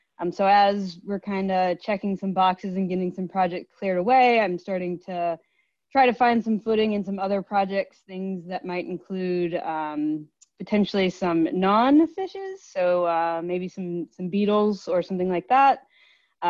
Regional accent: Virginia, United States; Yeah, so I grew up in Central Virginia, just a few miles north of Richmond.

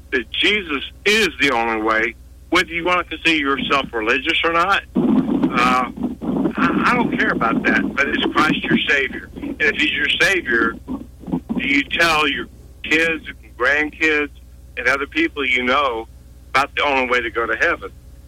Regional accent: Eclectic, Alabama, United States; now in Meridian, United States; And, I'm in Meridian now. I'm from Eclectic, Montgomery area. I'm a retired state trooper there

